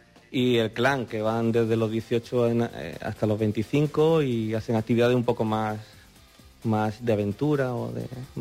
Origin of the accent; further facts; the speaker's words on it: Málaga, Andalusia, Spain; no en este grupo, porque soy malagueño